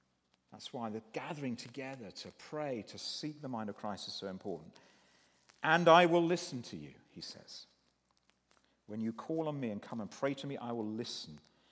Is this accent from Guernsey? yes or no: yes; Guernsey; I come from Guernsey in the Channel Islands, and swimming in the sea in Guernsey, you go into the water.